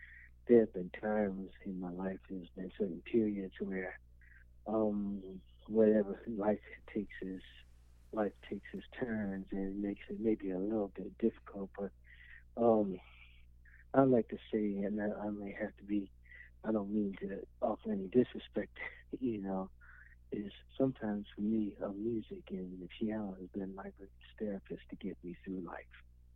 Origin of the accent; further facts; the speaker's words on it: Baltimore, Maryland, United States; Well, you know, growing up in Baltimore, there was always music in the house. My father plays piano, my mom sang.